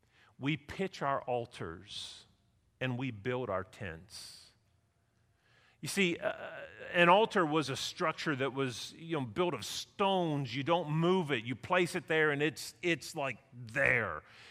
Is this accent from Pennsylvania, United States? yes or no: yes; Pennsylvania, United States; When I was a kid, we grew up right outside of Pittsburgh, not far, 30 miles or so, 25 miles.